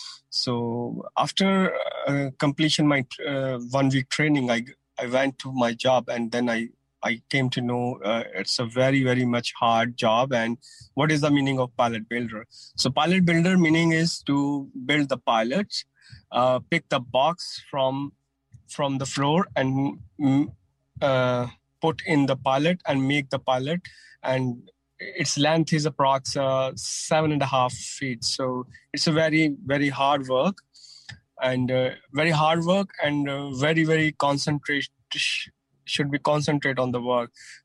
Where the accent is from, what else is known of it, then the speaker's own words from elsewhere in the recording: India; English is a second language; I'm from India.